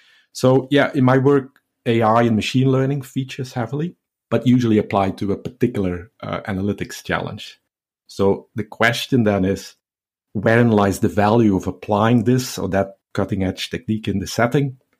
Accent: Belgium; English is a second language; moved away as an adult; now in Southampton, United Kingdom; I've been living and working in Southampton for a long time now, actually. It was back in 2004 that I moved from my home country, Belgium, where I did my PhD at KU Leuven, to the UK.

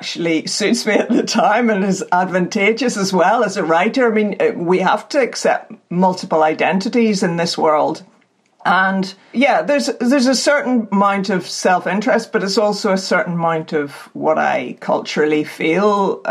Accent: Northern Ireland, United Kingdom; And that was my very original thought of what being Northern Irish is, nothing really, both, nothing in both. So it's a kind of paradox, really, what we are.

